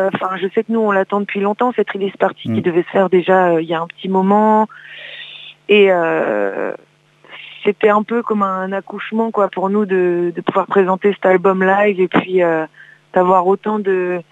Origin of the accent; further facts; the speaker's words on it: Rennes, Brittany, France; also born or lived in Vitré; Enfin, Vitré, aux alentours. On va dire qu'on est plutôt de Rennes, Rennes, quoi.